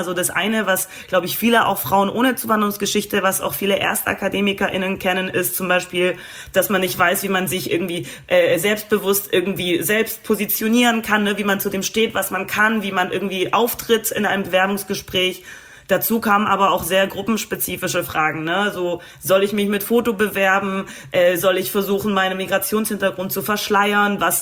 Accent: Poland; now in Germany; Ich wurde früher als Polin wahrgenommen, heute passiert das so gut wie gar nicht mehr, nur noch sehr, sehr selten.

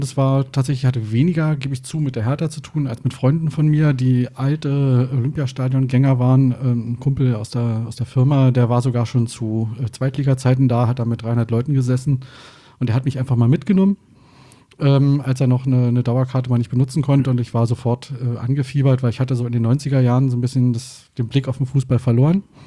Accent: Brandenburg an der Havel, Brandenburg, Germany; born there; nicht aus Hessen, bin beruflich hergewechselt, wie wahrscheinlich so viele, die hier leben, wie du übrigens auch. Und komme ursprünglich, also geboren bin ich in der Stadt Brandenburg.

